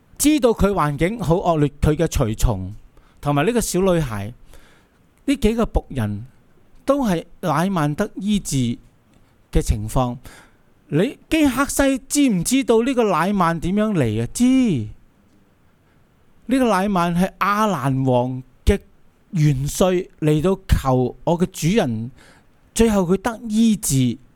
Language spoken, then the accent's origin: Cantonese; Hong Kong; 用我哋香港人嘅俗语就系咁嘥，